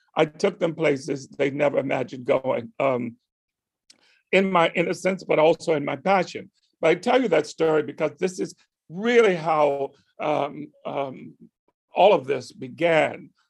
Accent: the South, United States; I had to confront this as a young Black boy growing up in the South, you know, choosing a profession that nobody my parents had ever seen did.

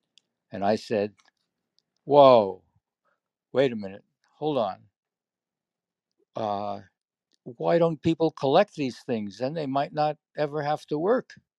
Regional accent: Brooklyn, New York, United States; That was Brooklyn.

